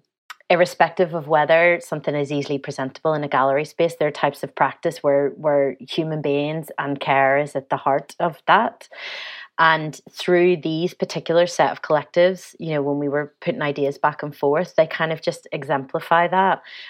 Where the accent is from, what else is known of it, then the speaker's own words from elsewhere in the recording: Northern Ireland, United Kingdom; I'm from Northern Ireland, hear my accent.